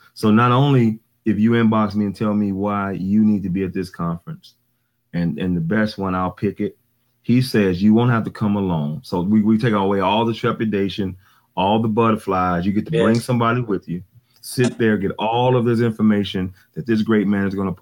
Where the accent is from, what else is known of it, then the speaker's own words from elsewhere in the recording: Memphis, Tennessee, United States; come to my hometown in Memphis.